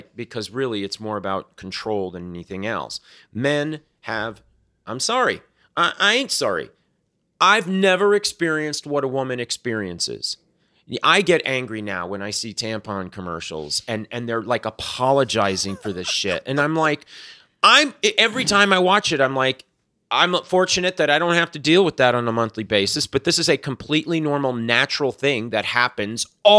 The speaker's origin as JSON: {"language": "English", "region": "Florida", "country": "United States", "tie": "born or raised there", "said": "I saw that when I was growing up in South Florida"}